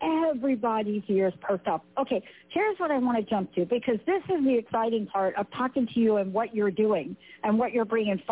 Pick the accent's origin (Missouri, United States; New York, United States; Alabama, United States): New York, United States; I mean, I grew up in New York, and I heard it.